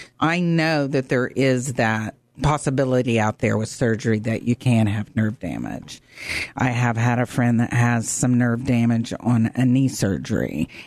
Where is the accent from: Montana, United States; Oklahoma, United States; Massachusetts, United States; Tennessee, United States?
Oklahoma, United States; Ada; Could y'all put Ada there? Because that's my hometown.